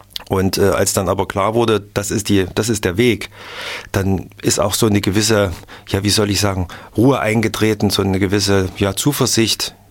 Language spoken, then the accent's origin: German; Zwickau, Saxony, Germany; Aber wenn man aus einer kleineren Stadt kommt, ich komme ja aus Zwickau, 100.000 Einwohner, und dann ist alles beieinander und man kann das erlaufen.